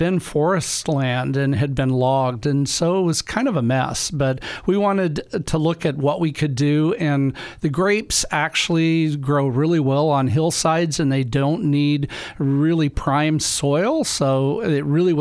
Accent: Sutherlin, Oregon, United States; A lot of it started when I was younger. I grew up in Sutherland

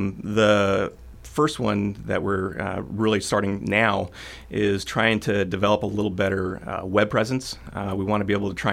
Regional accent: Tri City, Oregon, United States; So I'm originally from Southern Douglas County. I actually grew up in Tri-City, graduated from South Umpqua High School.

